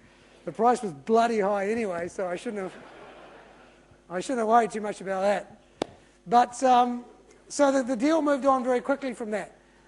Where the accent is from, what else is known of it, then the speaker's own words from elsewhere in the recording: Palmerston North, Manawatū-Whanganui, New Zealand; You know, I grew up in Palmerston North.